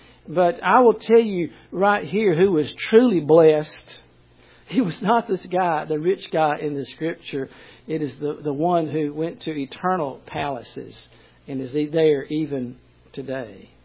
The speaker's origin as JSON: {"language": "English", "town": "Tuscaloosa", "region": "Alabama", "country": "United States", "said": "Now, I'm from Tuscaloosa, and downtown, people would laugh about what we considered downtown was"}